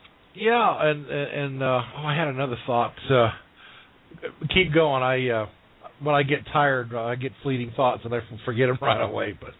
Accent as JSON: {"language": "English", "region": "California", "country": "United States", "tie": "born or raised there", "said": "I grew up in Orange County."}